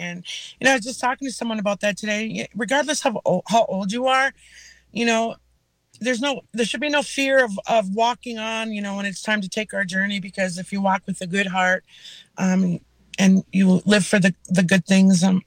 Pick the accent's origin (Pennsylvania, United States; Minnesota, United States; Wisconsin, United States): Minnesota, United States; Leech Lake; And for those of those listeners out there that don't know … from Leech Lake. And I'm the Northern Organizer for Minnesota 350 here in the Deep North near, Bemidji, Minnesota